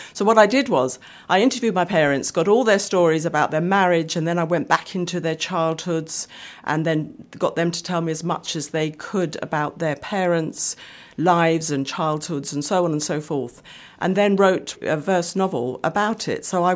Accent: Woolwich, London, United Kingdom; There are 8 children, mixed-race family growing up in Woolwich, very white part of London at the time.

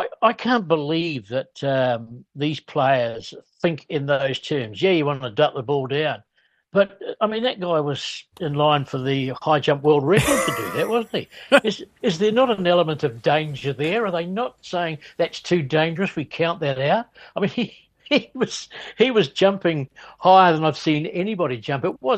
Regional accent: Wellington, New Zealand; here were the National Athletic Championships in Wellington, my hometown, not far away

